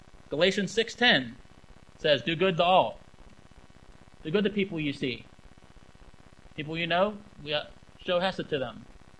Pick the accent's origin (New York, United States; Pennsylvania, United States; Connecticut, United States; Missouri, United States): Pennsylvania, United States; I'm from Belvern, Pennsylvania.